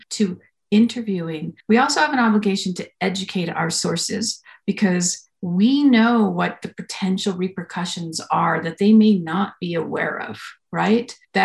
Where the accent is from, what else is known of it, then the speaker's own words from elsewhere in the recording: New Mexico, United States; also born or lived in California; As you're speaking, I was thinking about when I moved back to New Mexico from California and I was covering a community in Albuquerque